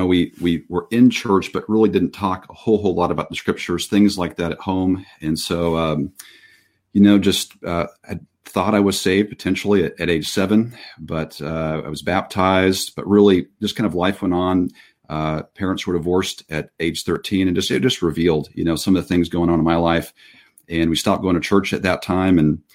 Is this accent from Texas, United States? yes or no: yes; Tyler, Texas, United States; I was born in Tyler, Texas.